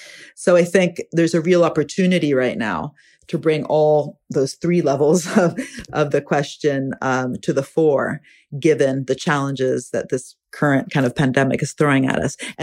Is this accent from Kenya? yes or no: no; Italy; I'm from Italy